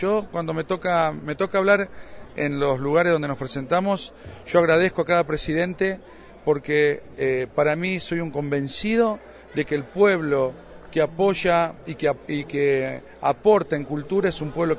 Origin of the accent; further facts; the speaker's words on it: San Jorge, Santa Fe, Argentina; Nosotros somos de Santa Fe, somos de San Jorge, provincia de Santa Fe, y en nuestra región el litoral es una región donde se bailan música alegre como el chamamé, la chamarrita, el rajido doble.